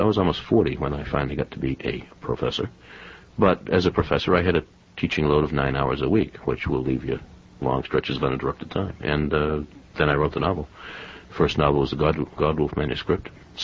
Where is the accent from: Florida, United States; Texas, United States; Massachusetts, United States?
Massachusetts, United States; New Bedford; I was brought up in New Bedford, Massachusetts, yeah.